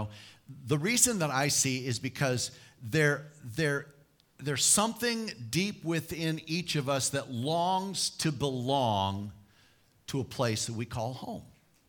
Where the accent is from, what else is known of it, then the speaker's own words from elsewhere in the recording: Rapid City, South Dakota, United States; Well, my hometown is Rapid City, South Dakota, but that hasn't been home for many, many years.